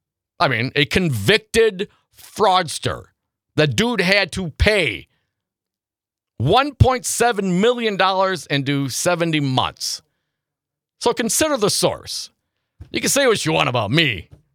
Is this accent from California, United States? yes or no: no; Stevensville, Wisconsin, United States; Man, I grew up in Stevensville. I mean, I was right there, man.